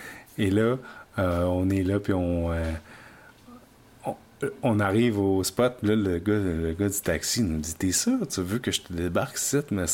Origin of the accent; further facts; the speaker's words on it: Canada; accent: Canadian; je sors mon accent canadien comme tu peux pas croire. Là, je dis à la fille, j'arrive du Canada.